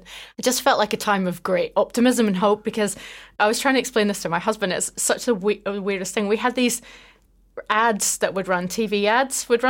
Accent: Belfast, Northern Ireland, United Kingdom; I grew up just outside Belfast. And it was, I grew up in that time during the Troubles

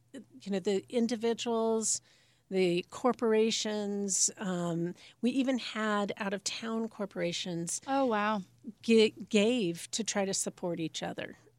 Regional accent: Seattle, Washington, United States; And I'm from Seattle, and my mother said

